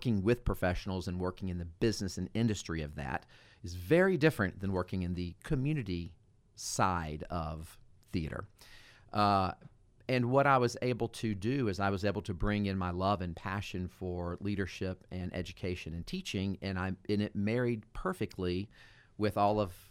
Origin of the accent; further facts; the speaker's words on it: Carrollton, Georgia, United States; So I grew up here in Carrollton and got my start in theater here with the Carroll County Community Theater.